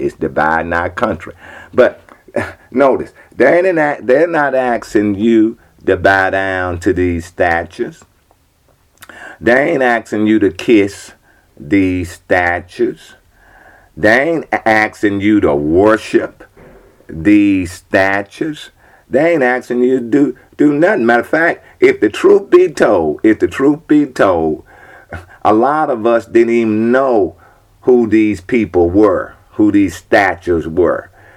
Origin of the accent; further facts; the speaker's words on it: Mississippi, United States; like where I come from Lincoln County there in Mississippi, Lincoln County.